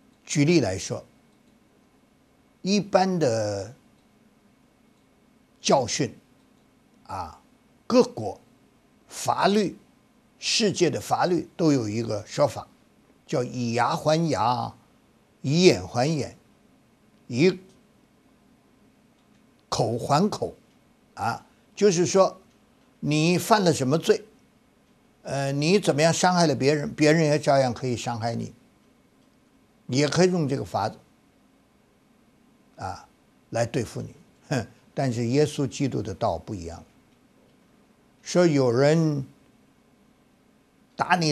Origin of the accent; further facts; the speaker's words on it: China; 能够饶恕人七次，我们中国人是三次就不行，两次可以，三次不行